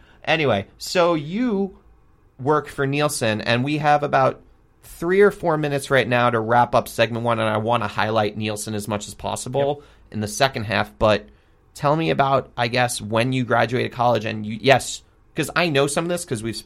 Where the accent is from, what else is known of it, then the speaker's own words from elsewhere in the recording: New York, United States; I'm a New Yorker, and that's money.